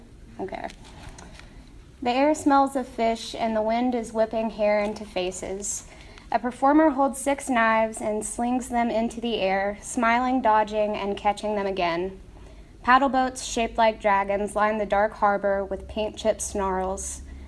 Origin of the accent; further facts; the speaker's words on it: West Virginia, United States; Growing up in Lincoln County, West Virginia, I imagine, is like growing up anywhere else in the world, except that when it's you growing up there, it feels different, just like everywhere else in the world.